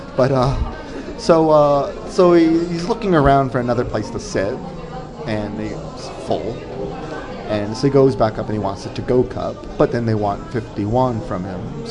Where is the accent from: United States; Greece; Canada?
Canada; Because I'm Canadian, so I just wear... multiple layers of clothes in the winter.